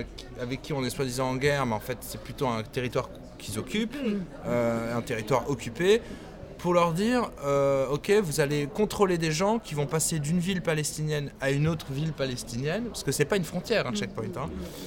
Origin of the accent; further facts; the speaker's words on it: France; on est français, on sait que in fine, c'est terrible à dire